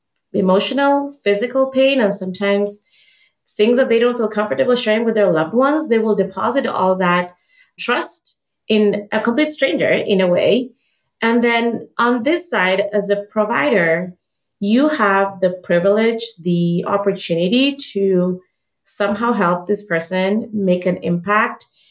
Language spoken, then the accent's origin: English; Buenos Aires, Argentina; I am from Argentina. I'm from Buenos Aires, Argentina, but my parents are from India.